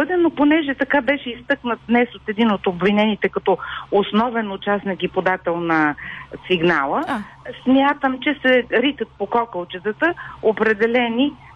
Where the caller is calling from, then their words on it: Sofia, Sofia City, Bulgaria; ми съм от София, редовен вас слушател и събеседник.